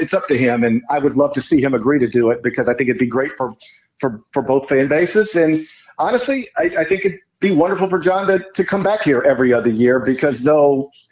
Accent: Memphis, Tennessee, United States; I'm somebody who covers college basketball but grew up in the Memphis area. I grew up on the Razorbacks and the Tigers.

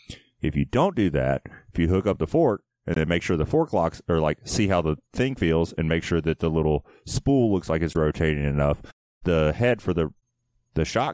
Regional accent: Memphis, Tennessee, United States; It's got a fucking Z in it, and I grew up in Memphis.

